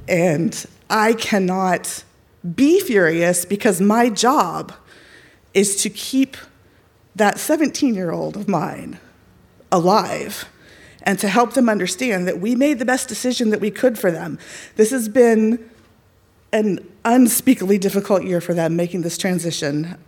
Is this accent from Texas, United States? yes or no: yes; Texas, United States; moved away as an adult; now in St. Paul, United States; But I am now a Minnesotan. My family and I, we moved to St. Paul in August of 2022 because, as it turns out, my Texan child is transgender.